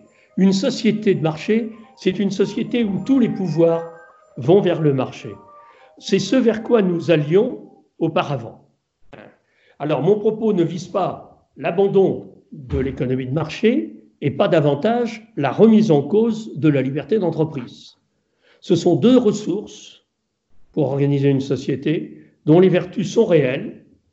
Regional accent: Brittany, France; L'une des dernières entreprises fabriquant des masques existant en France était dans mon pays natal, dans les Côtes-d'Armor, près de Saint-Brieuc.

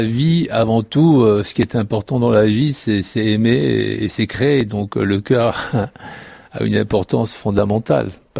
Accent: south-east France, France; now in Paris, France; Vous savez, quand je suis du Sud-Est, donc j'habite Paris

